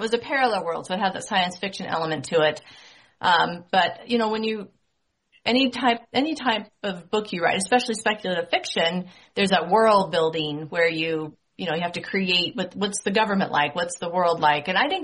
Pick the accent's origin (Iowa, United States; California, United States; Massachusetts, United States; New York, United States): California, United States; San Jose; now in Utah, United States; because that's where I live now. But I'm from California. I, just like Lynette, grew up in San Jose.